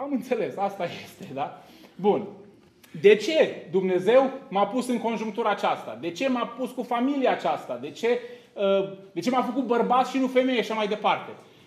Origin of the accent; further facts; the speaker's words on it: Zalău, Sălaj County, Romania; born there; nu este la întâmplare că m-am născut român. Nu este la întâmplare că m-am născut în Zalău.